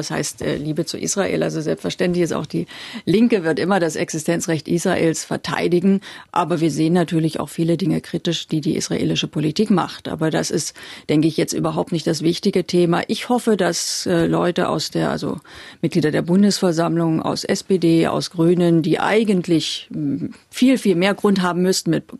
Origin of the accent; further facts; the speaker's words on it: East Germany, Germany; Ich bin natürlich in der DDR geboren, ich bin da aufgewachsen